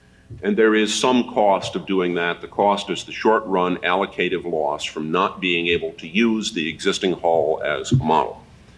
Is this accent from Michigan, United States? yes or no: no; New York, United States; born there; I was born in New York. I can figure out how to use that slogan.